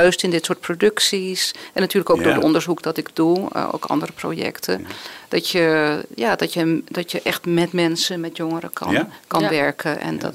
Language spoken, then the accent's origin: Dutch; Netherlands; Ja, ik ben geboren getogen in Nederland. En heb daar in Leiden geschiedenis gestudeerd.